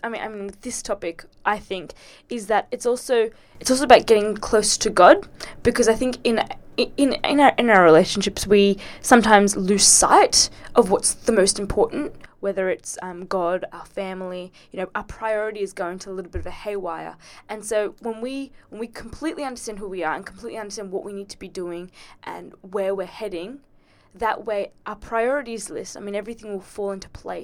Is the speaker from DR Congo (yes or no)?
no; Australia; I was born in Australia, so I'm Australian, true blue. But my mum is Sri Lankan. My dad is Burmese. So I've got a curry mum and an Asian dad, basically.